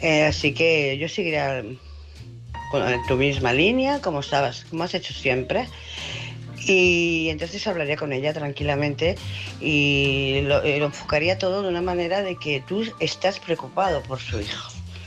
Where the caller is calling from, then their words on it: Barcelona, Catalonia, Spain; de Barcelona.